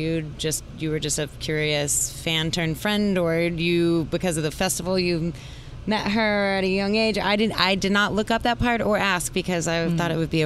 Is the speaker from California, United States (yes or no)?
no; New Mexico, United States; because I'm from New Mexico. I'm a desert girl.